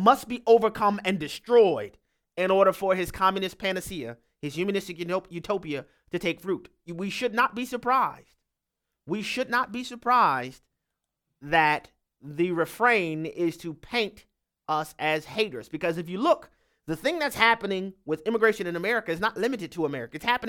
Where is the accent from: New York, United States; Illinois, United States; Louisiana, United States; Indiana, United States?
Louisiana, United States; We'll go next to my home state, Louisiana, where David is on the line.